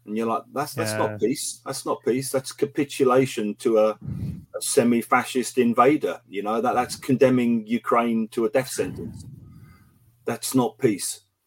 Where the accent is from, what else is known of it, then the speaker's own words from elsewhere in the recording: London, United Kingdom; I think being English and like being from London, there's a strong family memory. I mean, my grandparents stayed in London right through the Blitz